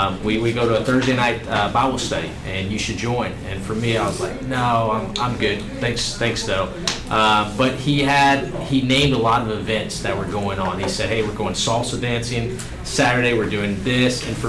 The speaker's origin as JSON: {"language": "English", "town": "Houston", "region": "Texas", "country": "United States", "tie": "born or raised there", "said": "I grew up here in Houston, and I did not go to church. I went to school in Nashville, college, came back"}